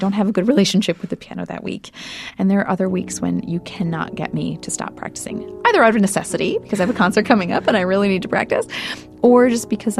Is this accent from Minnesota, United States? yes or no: yes; Minneapolis, Minnesota, United States; I grew up in the Twin Cities.